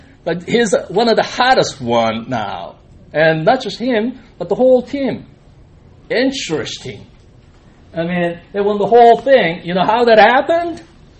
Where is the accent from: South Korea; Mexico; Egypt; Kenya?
South Korea; now in United States; I came to the States in 1982, and I couldn't believe how free it is. You know, I came from Korea